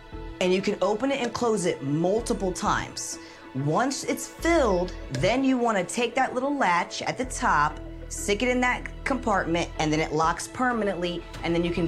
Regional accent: Mays Landing, New Jersey, United States; I'm from Mays Landing, New Jersey.

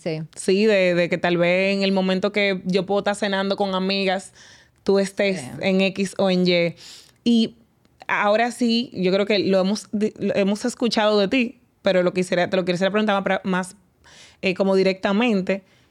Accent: Dominican Republic; yo lo viví como niña dominicana del barrio y del campo.

